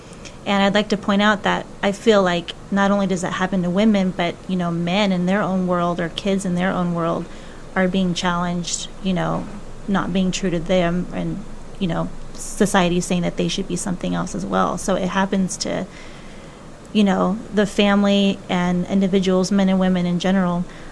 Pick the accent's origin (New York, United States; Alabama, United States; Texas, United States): Texas, United States; Dallas; I grew up in Dallas, Texas. I'm the oldest of three. I have two younger brothers. We moved out. God called us to move out to Arizona, just us.